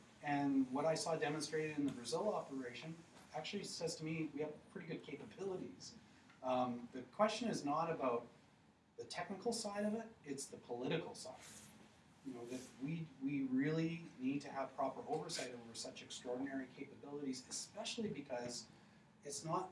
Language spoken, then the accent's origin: English; Canada; So as a Canadian citizen, as a taxpayer, I think there's a fair question to ask just on that level